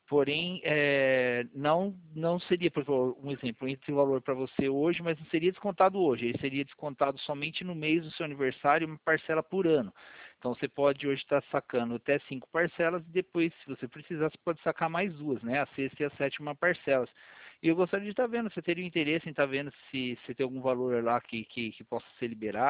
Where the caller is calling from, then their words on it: Valinhos, São Paulo, Brazil; Eu falo de São Paulo